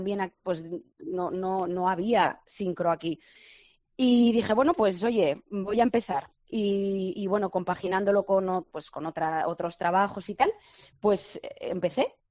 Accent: Balearic Islands, Spain; Yo soy de Mallorca, entonces aquí era el deporte que ya practiqué desde los 7 años hasta los 18

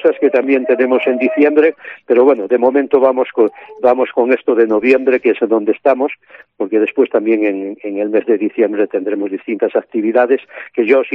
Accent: Galicia, Spain; now in Salamanca, Spain; Como te puedes imaginar, aquí somos los gallegos, pero allí somos los de Salamanca.

